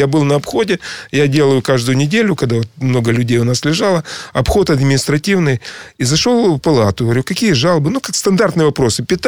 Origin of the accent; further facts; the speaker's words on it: Alushta, Crimea, Ukraine; born there; Я в Алуште.